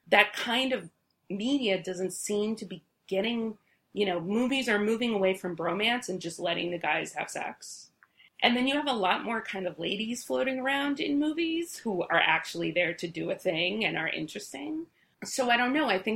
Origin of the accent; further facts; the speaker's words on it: Maine, United States; I'm from Maine, I went to a hockey college, I love hockey